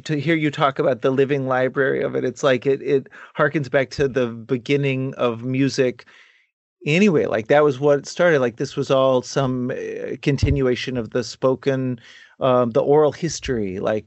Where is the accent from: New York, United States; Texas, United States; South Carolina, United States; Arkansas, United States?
Texas, United States; Dallas; you know, I grew up in Dallas, and we went to Austin all the time.